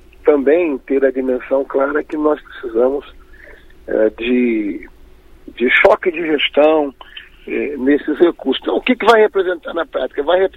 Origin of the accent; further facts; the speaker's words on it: Espírito Santo, Brazil; Eu mesmo sou de um estado do Espírito Santo